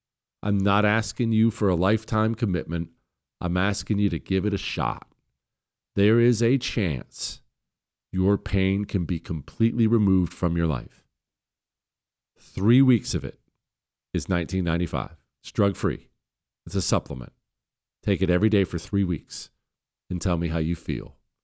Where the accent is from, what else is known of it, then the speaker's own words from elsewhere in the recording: Ohio, United States; You remember I grew up right next to West Virginia. I grew up in Ohio, so we'd always go down to West Virginia and check things out down there.